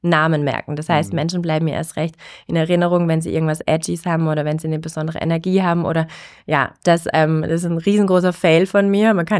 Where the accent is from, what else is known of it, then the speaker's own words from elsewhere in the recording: Gundelsheim, Baden-Württemberg, Germany; Genau, ursprünglich Heilbronn, ne? Also Heilbronn geboren und in Gundelsheim aufgewachsen, zur Schule gegangen.